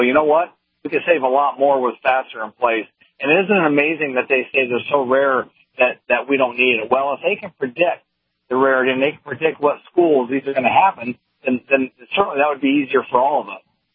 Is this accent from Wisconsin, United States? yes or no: no; Pennsylvania, United States; That's correct. It's my home state.